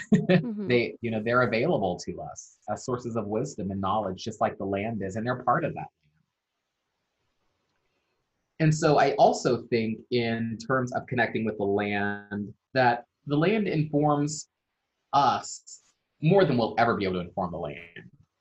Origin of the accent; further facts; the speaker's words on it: Maryland, United States; also born or lived in Ohio; I'm of Maryland, and I am of Ohio, because we carry those things with us.